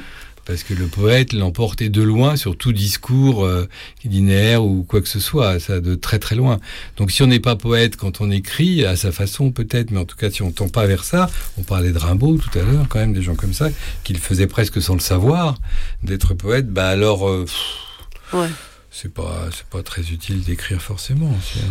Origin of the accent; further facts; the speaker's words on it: Bourges, Centre-Val de Loire, France; born there; je suis né à Bourges, je disais, comme Yankelevitch. Et lui, c'était un peu par accident. Et puis, mais en fait, j'habite pas loin, vers Nohant.